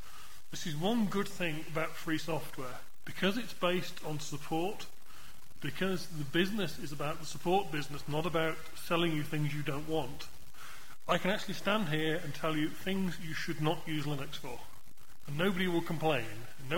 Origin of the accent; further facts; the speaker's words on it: England, United Kingdom; accent: English; My accent isn't the clearest of English accents anyway.